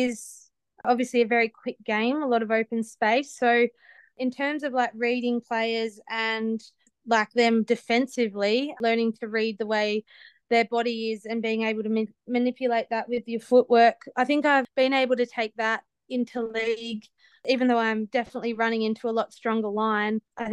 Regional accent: Tasmania, Australia; also born or lived in Brisbane; then we moved obviously back home to the farm in Tasmania. So definitely still call Tasmania home for myself.

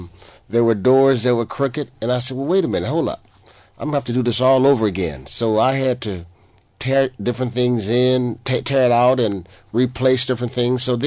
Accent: Houston, Texas, United States; now in Ghana; Well, I'm actually from Houston, Texas, and I've been here for about 2 years.

